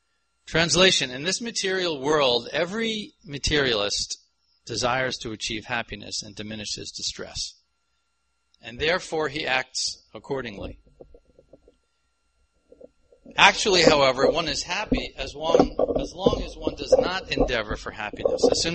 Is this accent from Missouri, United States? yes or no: no; New York, United States; I'm a New Yorker, or I guess I should pronounce it properly. I'm a New Yorker. And I joined Krishna Consciousness in London in 1969 when I was 19 years old and stayed in temples for 13 years.